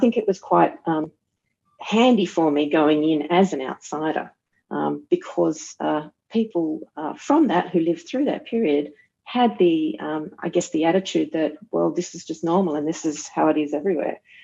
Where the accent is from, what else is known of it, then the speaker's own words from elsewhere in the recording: Australia; And as an Australian, you know, going to New Zealand, how on earth am I going to research this anyway? It's not my history.